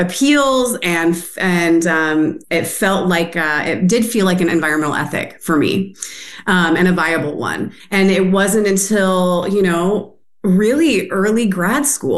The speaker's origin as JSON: {"language": "English", "town": "Eugene", "region": "Oregon", "country": "United States", "tie": "born or raised there", "said": "So I was born and raised on Kalapuya Ilihi, which is currently called Eugene, Oregon, and really grew up just steeped in, environmental activists."}